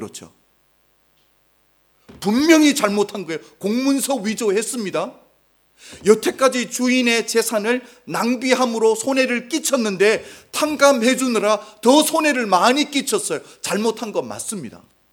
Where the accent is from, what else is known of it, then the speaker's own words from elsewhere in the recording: South Korea; now in Germany; 우리는 한국 사람으로 지금 독일에 살고 있어요.